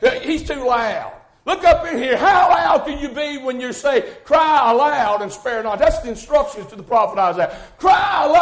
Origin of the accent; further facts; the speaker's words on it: United States; Now, I'm not sorry I'm from America.